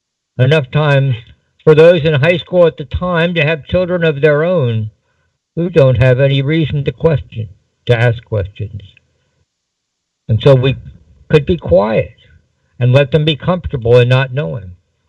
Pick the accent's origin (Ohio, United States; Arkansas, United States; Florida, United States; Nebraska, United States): Ohio, United States; Moonrock Lake; Well, it's been another long week in Moonrock Lake, Ohio, my hometown at the end of the empire.